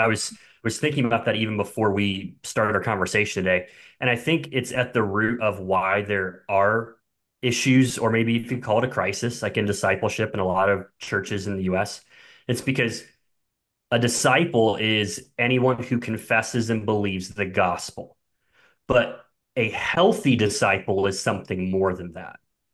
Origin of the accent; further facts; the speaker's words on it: St. Louis, Missouri, United States; also born or lived in Springfield, Missouri / Amsterdam; So originally, I'm from St. Louis, Missouri area. Ended up during my college years in Springfield, Missouri for school.